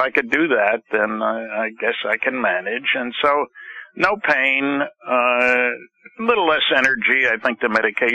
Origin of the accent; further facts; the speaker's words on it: New Jersey, United States; And, of course, I missed the MUFON conference in New Jersey, my home state.